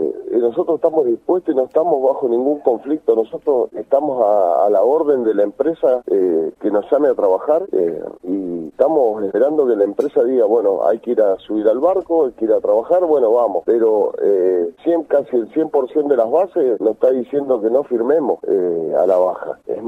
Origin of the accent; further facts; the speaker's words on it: Argentina; duele como argentino que en otro país ya se haya hablado de esto